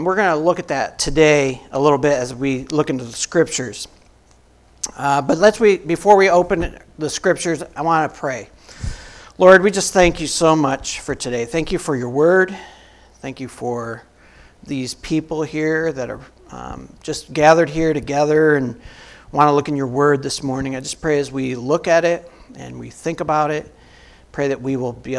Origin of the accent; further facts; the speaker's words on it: West Clarksville, New York, United States; now in Elmira, United States; This little town I grew up in is West Clarksville, south of Cuba. If you've ever been traveling along 86, that's where I'm from originally.